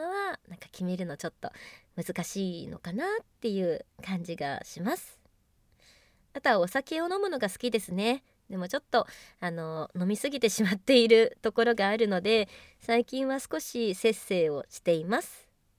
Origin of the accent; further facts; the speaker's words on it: Kanagawa, Japan; 出身地は神奈川県です。